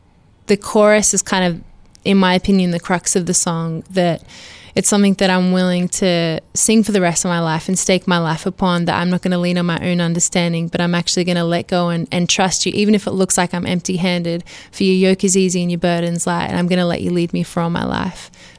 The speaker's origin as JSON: {"language": "English", "country": "Australia", "moved": "yes", "lives_now": "United States", "said": "Oh, I'm from Australia. So I'm going to say a slice of cake because that's what I know. But now that I live in America"}